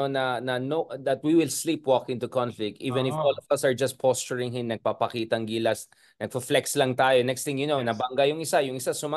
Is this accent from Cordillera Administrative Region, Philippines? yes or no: yes; Cordillera Administrative Region, Philippines; a lot of strategic minerals they're getting from the Philippines, including where I come from, Cordillera.